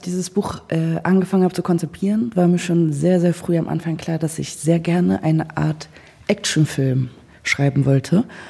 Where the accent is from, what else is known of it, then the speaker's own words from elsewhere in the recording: Dersim, Tunceli Province, Turkey; Das ist aus der Region, aus Dersim, wo ich herkomme, heißen wirklich tatsächlich sehr viele so.